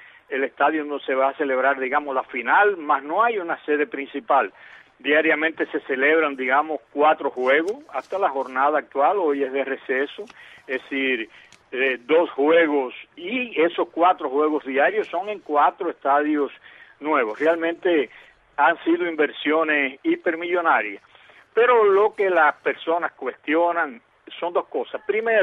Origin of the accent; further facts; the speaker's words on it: Cuba; yo como cubano, en Cuba no hay tradición de fútbol